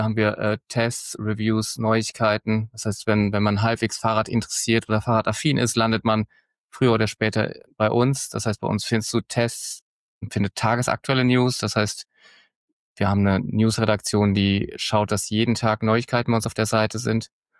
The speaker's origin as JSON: {"language": "German", "town": "Bad Kreuznach", "region": "Rhineland-Palatinate", "country": "Germany", "said": "Ich komme aus Bad Kreuznach, hier kann man ziemlich gut Mountainbike fahren."}